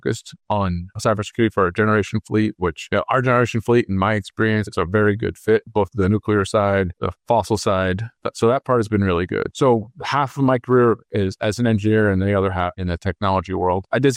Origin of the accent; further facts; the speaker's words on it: Northeast, United States; And I grew up in the Northeast.